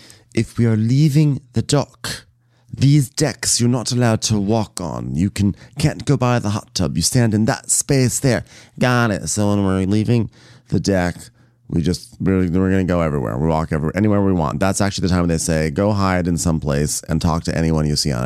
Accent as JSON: {"language": "English", "country": "United Kingdom", "said": "as the British person here"}